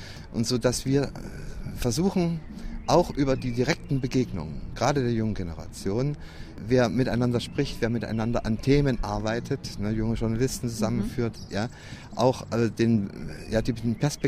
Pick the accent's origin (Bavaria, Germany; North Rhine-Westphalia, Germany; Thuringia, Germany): Thuringia, Germany; now in Alexandria, Egypt; ich komme aus Thüringen und lebe seit April 2006 in Alexandrien.